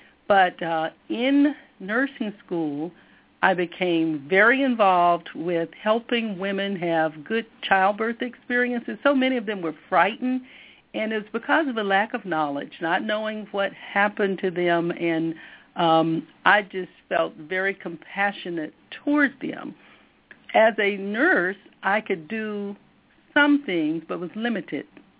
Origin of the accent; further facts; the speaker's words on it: Pine Bluff, Arkansas, United States; born there; I was born in Pine Bluff, Arkansas, to a father who was a Baptist minister